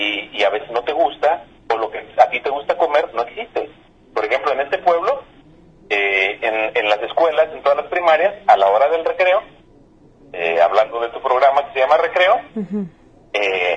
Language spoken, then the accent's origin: Spanish; Ciudad Guzmán, Jalisco, Mexico; Por ejemplo, aquí en mi pueblo, en Ciudad Guzmán, en Zapotlán el Grande